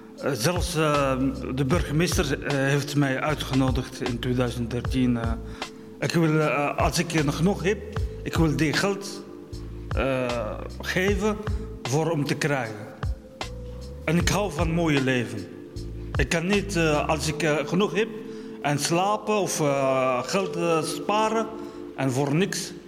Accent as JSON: {"language": "Dutch", "country": "Morocco", "second_language": "Dutch", "lives_now": "Netherlands", "said": "Ik ben afkomstig van Marokko."}